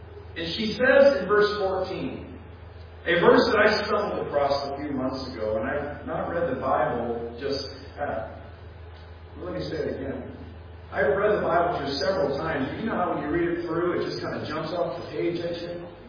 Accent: United States; born there; I was born in America, and so that means that right off the bat, I have a pretty good chance of hearing the gospel

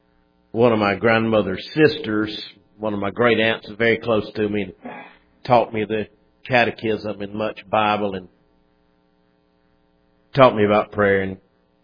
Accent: Lumberton, North Carolina, United States; also born or lived in Moore County; I was brought up in the summers in Moore County. I was born in Lumberton, was there school time in the winter with my parents.

